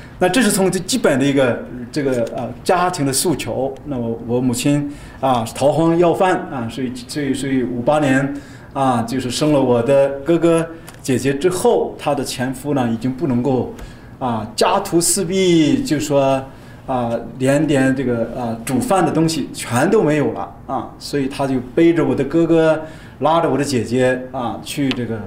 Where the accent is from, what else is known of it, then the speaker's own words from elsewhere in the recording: Shandong, China; born there; 我算是出生在这个山东的农村很贫穷的家庭